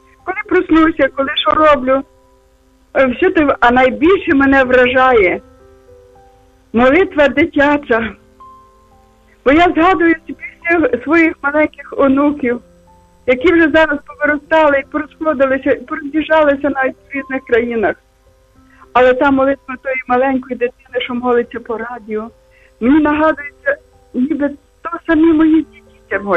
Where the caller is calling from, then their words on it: Lviv, Lviv Oblast, Ukraine; Я зі Львова